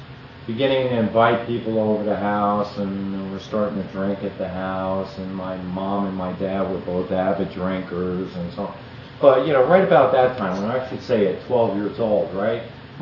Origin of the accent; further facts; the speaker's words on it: Totowa, New Jersey, United States; also born or lived in Paterson; I grew up in Paterson, I grew up in Toto, which is Paterson, New Jersey, is where I was born. About a year and a half later, I was moved to the next town over in Totowa